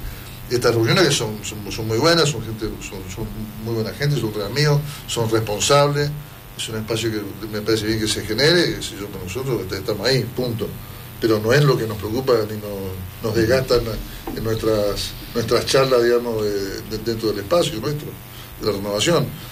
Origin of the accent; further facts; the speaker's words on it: Argentina; somos argentinos a mucha honra y con mucho orgullo, y yo tengo un sentido de patria muy potente.